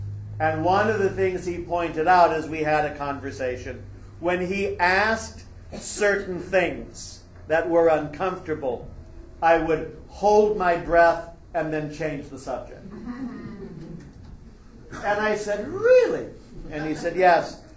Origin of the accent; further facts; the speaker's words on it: San Jose, California, United States; I grew up down in San Jose, and my father's parents lived in Menlo Park.